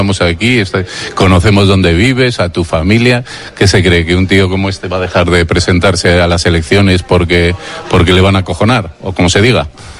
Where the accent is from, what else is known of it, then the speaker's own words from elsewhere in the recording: Bilbao, Basque Country, Spain; somos de Bilbao.